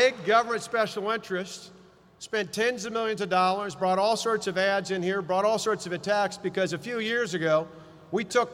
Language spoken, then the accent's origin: English; Delavan, Wisconsin, United States; As a kid growing up in Delavan